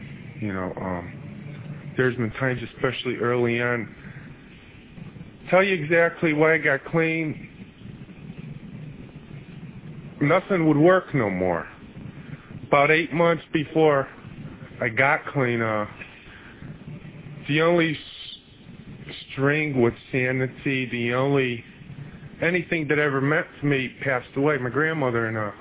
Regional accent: Connecticut, United States; I come from Connecticut

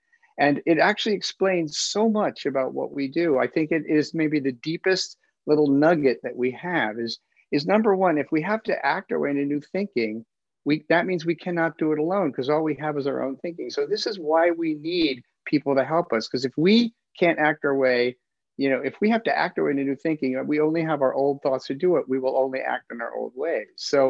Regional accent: United States; People just, you know, maybe because we're American and we like to fight our way out of the bar that we walked into.

